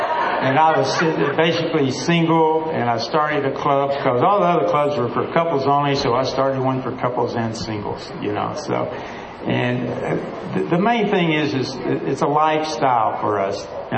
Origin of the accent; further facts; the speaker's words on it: Arkansas, United States; just an old country boy originally from Arkansas. So having Ginger here with me is just really real. We're from Arkansas, you know, so it's all legal.